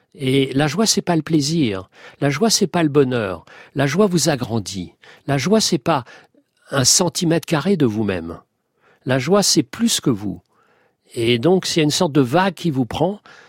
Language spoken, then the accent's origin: French; Mali; Ah non, mais moi, je suis malien. Je suis malien.